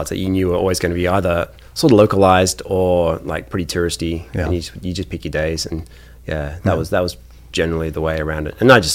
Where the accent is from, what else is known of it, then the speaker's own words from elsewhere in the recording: New South Wales, Australia; Uh-huh, just about 100 miles north of Sydney. So bunch of great surf spots there. Mark Richards is my hometown.